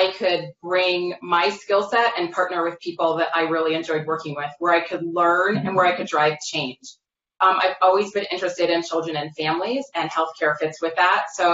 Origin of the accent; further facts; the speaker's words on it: Germany; moved away as an adult; now in United States; So I actually grew up in Germany. I was born and raised in Germany.